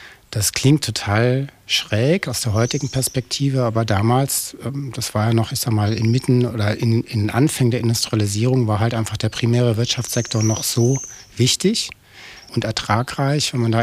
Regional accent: Munich, Bavaria, Germany; Obwohl ich immer meine Heimat in München gesehen habe und die auch heute noch sehe

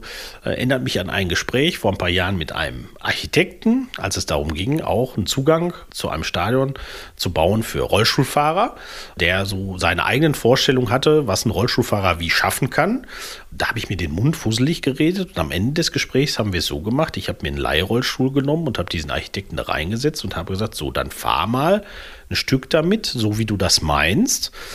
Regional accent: Bielefeld, North Rhine-Westphalia, Germany; Also hier von meiner Heimatstadt in Bielefeld weiß ich, da sind neue Rolliplätze entstanden.

